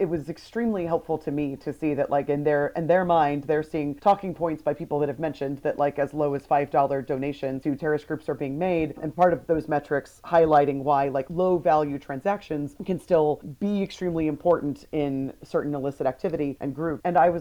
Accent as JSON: {"language": "English", "town": "Columbus", "region": "Georgia", "country": "United States", "tie": "born or raised there", "said": "Coca-Cola was founded in my hometown of Columbus, Georgia, actually."}